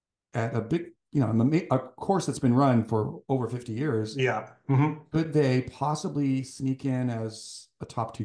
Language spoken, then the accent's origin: English; Oregon, United States; Usually, I'm from Oregon and I cover Washington too.